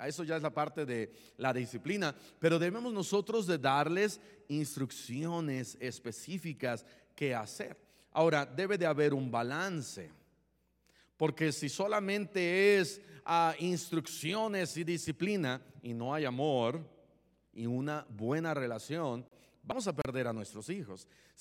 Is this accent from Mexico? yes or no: yes; Mexico; No, yo soy de México, ¿verdad?